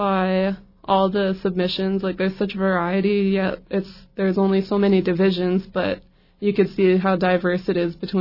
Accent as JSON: {"language": "English", "town": "Old Masset", "region": "British Columbia", "country": "Canada", "said": "it means precious weaver. I'm from Old Masset, Haida Gwaii, in British Columbia, Canada, and I'm from the Yukajanas Raven Clan."}